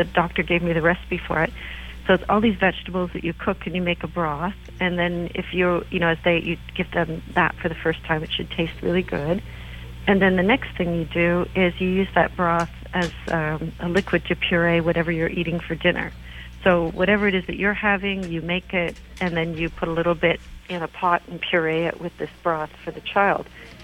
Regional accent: Canada; I'm from Canada, but when I go to Toronto and I go into a supermarket

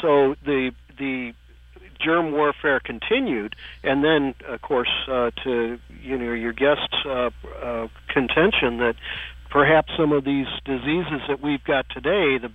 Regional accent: San Francisco, California, United States; I'm from San Francisco, and south of us, down in Monterey

